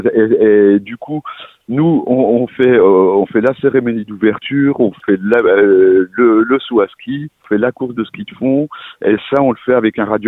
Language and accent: French; Bourgogne-Franche-Comté, France; nous, on est les deux de Franche-Comté. Moi, je suis du Jura et Charles est du Doubs.